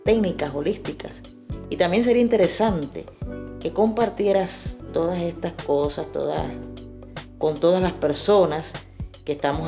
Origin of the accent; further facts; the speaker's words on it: Holguín, Cuba; mi amigo, mi hermano de mi tierra, Holguín